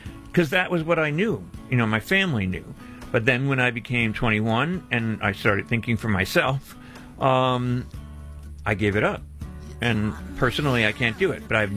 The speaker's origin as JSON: {"language": "English", "country": "United States", "said": "But even though being an American, I'm not going to Peru and eating guinea pig."}